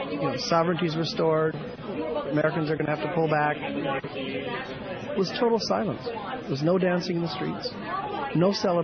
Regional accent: Japan; And I was born and raised in Japan where they did it right.

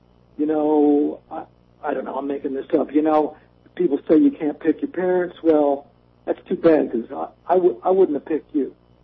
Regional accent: United States; I guess that sounds kind of stupid. I come from the United States of America.

